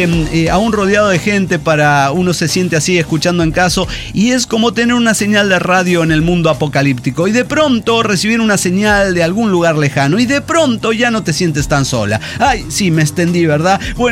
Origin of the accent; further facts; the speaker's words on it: Chetumal, Quintana Roo, Mexico; de Chetumal, Quintana Roo.